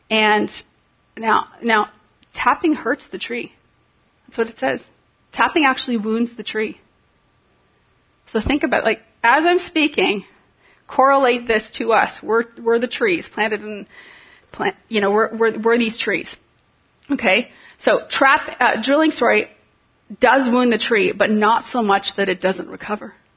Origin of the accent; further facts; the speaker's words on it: Canada; now in United States; Now, in school, as a Canadian, every spring, that was our school trip.